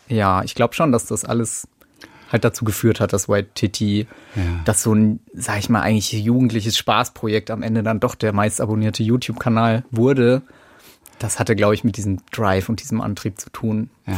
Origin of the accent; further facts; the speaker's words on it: Germany; weil ich eben als Deutscher und auch in meinem Umfeld